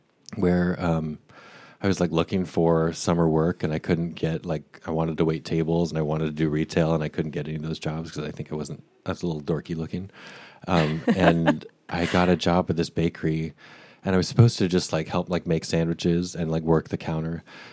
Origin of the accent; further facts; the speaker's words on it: Boise, Idaho, United States; moved away as an adult; Yeah, I grew up in Boise, Idaho, from where I was born through age 18 when I left for college.